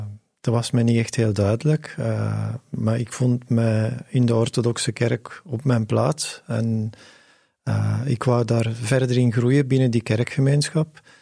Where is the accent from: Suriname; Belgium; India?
Belgium; Leuven, Flemish Brabant; In Leuven, en zelf ben ik ook geboren en getogen in Leuven, dus het is eigenlijk een thuismatch.